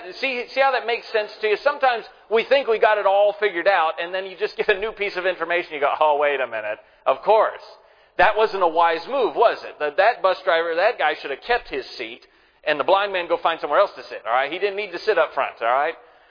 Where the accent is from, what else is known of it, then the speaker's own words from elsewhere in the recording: United States; I'm an American. I don't get a monarchy.